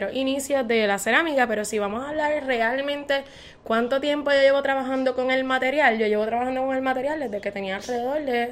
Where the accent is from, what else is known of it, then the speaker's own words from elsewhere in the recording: Adjuntas, Puerto Rico; Soy del pueblo de Adjuntas, Puerto Rico, bastante en el centro de la isla. Le llaman la ciudad del gigante dormido. Estoy sumamente orgullosa de haber nacido en esa tierra rodeada de montañas, cuerpos de agua.